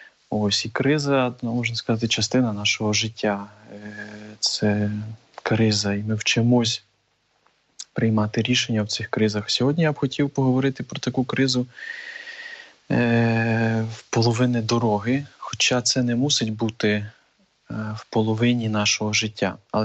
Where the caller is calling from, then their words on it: Warsaw, Masovian Voivodeship, Poland; я з Варшави.